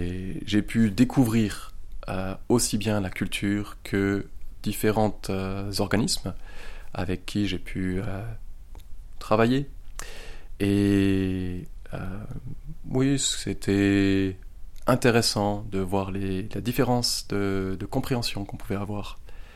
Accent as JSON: {"language": "French", "town": "Strasbourg", "region": "Grand East", "country": "France", "moved": "as an adult", "lives_now": "Côte d'Ivoire", "said": "je viens de Strasbourg et je suis parti en Côte d'Ivoire."}